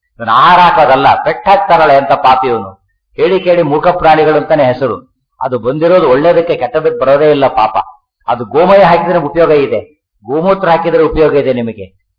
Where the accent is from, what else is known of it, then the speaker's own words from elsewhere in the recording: Karnataka, India; ನಮ್ಮ ಕರ್ನಾಟಕ ಎರಡು ಕಡೆ ತೋರಿಸ್ಬಿಡ್ತಾರೆ